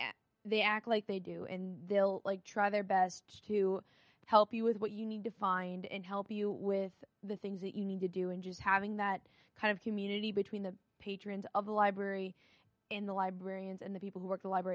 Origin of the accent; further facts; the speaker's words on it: St. Michael, Minnesota, United States; I'm from St. Michael, which is kind of a big and a small town, depending on where you live in that area.